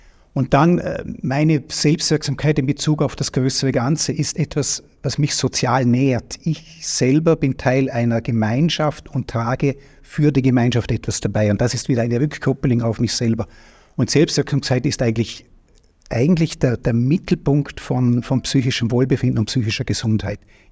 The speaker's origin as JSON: {"language": "German", "town": "Ludesch", "region": "Vorarlberg", "country": "Austria", "tie": "born or raised there", "said": "Ich bin in Ludesch aufgewachsen, habe mich immer engagiert."}